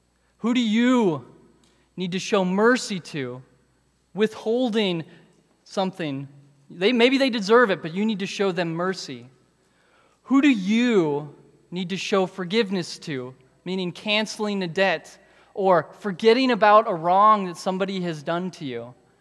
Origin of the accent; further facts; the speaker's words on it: Colorado, United States; he's there with me as I'm growing up in Colorado.